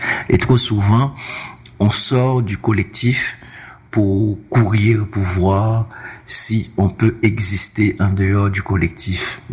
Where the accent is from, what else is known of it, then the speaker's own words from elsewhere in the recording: Haiti; Moi, je suis haïtien.